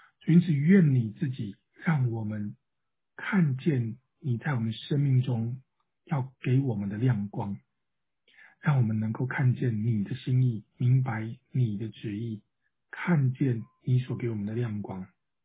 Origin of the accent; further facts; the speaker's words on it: Taiwan; 我是从小土生土长在台湾嘛